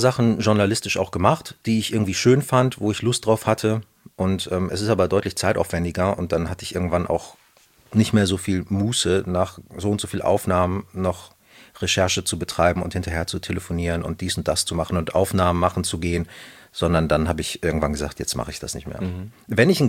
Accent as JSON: {"language": "German", "town": "Düsseldorf", "region": "North Rhine-Westphalia", "country": "Germany", "said": "Nee, aber ich habe tatsächlich als Düsseldorfer so zwei Kölner Unternehmen, für die ich auch unterwegs bin."}